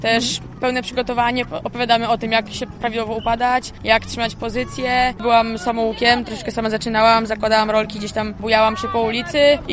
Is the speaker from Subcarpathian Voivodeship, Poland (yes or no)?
yes; Rzeszów, Subcarpathian Voivodeship, Poland; jestem z Rzeszowa.